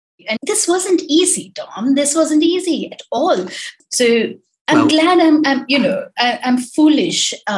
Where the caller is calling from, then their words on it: Navi Mumbai, Maharashtra, India; I live in New Bombay, which is Navi Mumbai, which is outside of Bombay. It's a twin city.